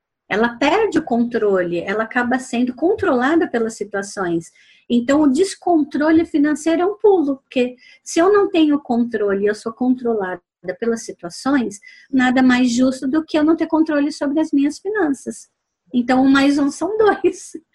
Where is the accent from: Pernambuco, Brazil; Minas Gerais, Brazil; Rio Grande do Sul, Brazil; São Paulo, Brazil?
São Paulo, Brazil; 011, sou, né, de São, tá, Paulo.